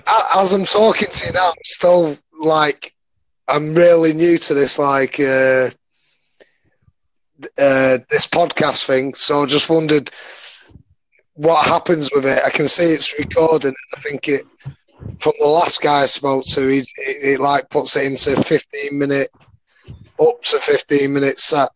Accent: England, United Kingdom; I was born in England and I've lived in England all my life

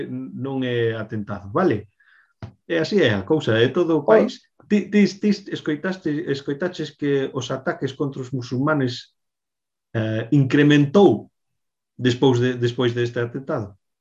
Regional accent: Galicia, Spain; así somos nós, non sei se somos os galegos así, pero ti e máis eu somos o mesmo desta maneira

